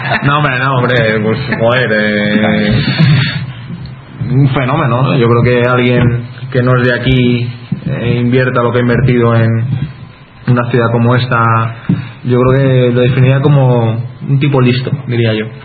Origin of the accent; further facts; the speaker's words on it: Madrid, Community of Madrid, Spain; Yo soy de Madrid